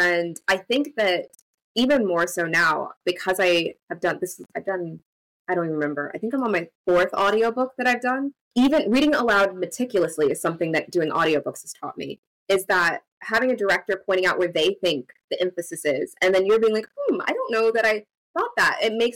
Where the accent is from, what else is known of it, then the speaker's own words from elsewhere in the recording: the South, United States; I'm from the South.